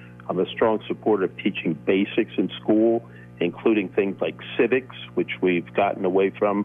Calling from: Pittsburgh, Pennsylvania, United States; Today, I'm calling you from Pittsburgh.

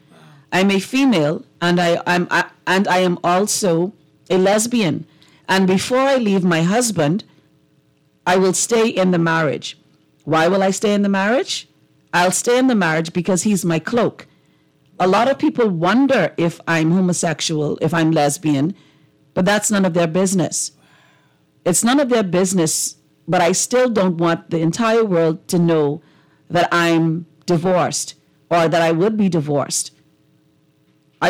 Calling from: Grand Bahama, Bahamas; I'm calling from Grand Bahama.

